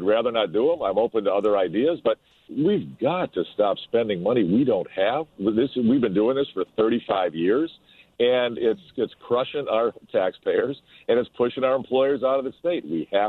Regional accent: Chicago, Illinois, United States; I love Illinois. This is home. I was born in North Side of Chicago. I lived in Lake County my whole life.

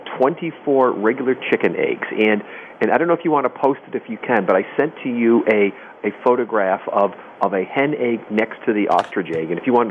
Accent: New York, United States; even though I grew up back in New York.

